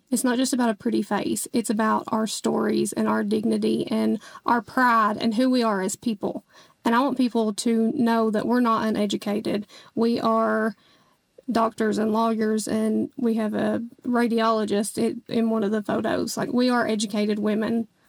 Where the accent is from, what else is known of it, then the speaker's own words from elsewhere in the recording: Appalachia, United States; I want people to know who we truly are as Appalachian people.